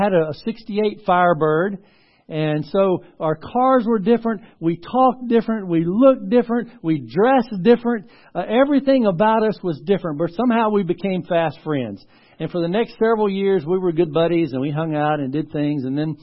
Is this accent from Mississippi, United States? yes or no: yes; Mississippi, United States; I was born and raised in Mississippi. I was just a good old country boy. I mean, redneck.